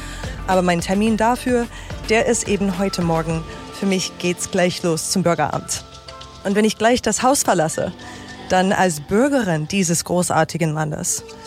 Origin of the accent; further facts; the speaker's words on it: United States; now in Germany; Also Amerikanerin bleibe ich, aber jetzt bin ich eben auch Deutsche.